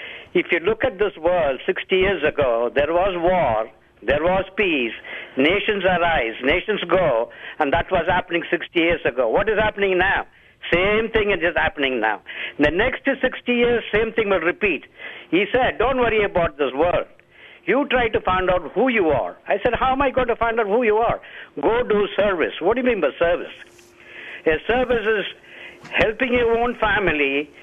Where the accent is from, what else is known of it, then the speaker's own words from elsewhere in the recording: India; And I'm from India